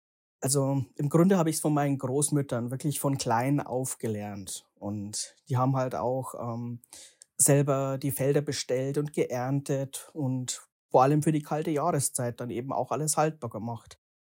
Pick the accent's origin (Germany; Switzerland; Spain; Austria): Germany; Passau, Bavaria; accent: Bavarian; Genau, ursprünglich stamme ich aus der eher ländlichen Gegend im Raum Passau. So, ja, Richtung Sterding, falls ihr das kennt, also die Grenze zu Österreich. Daher auch mein Dialekt.